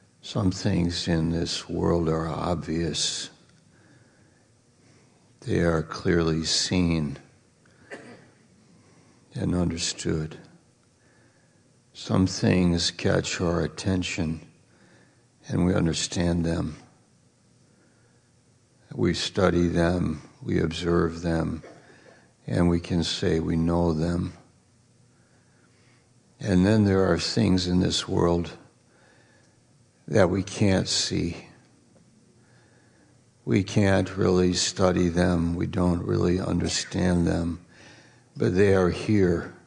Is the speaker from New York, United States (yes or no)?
yes; New York, United States; I'm from New York, as many of you know, and I went to school there and so on, and then went to Bible school up in Maine.